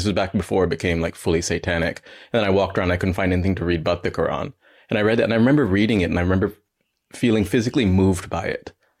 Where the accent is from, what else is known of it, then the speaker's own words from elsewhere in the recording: Ohio, United States; also born or lived in Montreal, Canada; And as you can tell from my voice, I was raised in the West. I grew up in America, in Ohio, and then I studied in Canada, in Montreal.